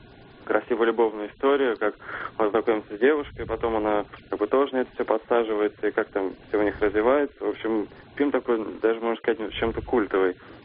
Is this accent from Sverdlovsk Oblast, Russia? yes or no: no; Moscow, Russia; я из Москвы.